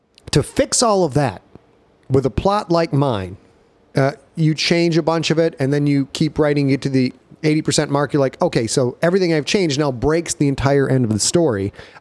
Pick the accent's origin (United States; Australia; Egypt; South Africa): United States; Sheboygan, Michigan; back when I was a kid, growing up in Sheboygan, Michigan, there wasn't a lot to do.